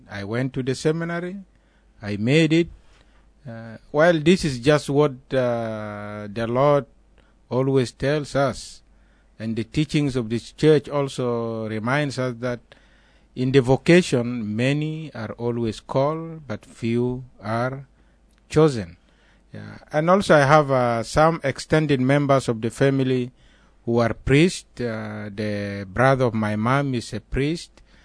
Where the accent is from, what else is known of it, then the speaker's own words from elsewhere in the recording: South Sudan; moved away as an adult; now in Des Moines, United States; I came from South Sudan in 2012 to join the ministry in the Diocese of Des Moines.